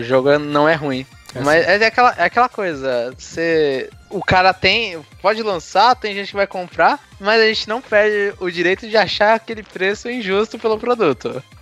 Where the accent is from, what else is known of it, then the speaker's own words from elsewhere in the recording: Brazil; a gente é brasileiro, né?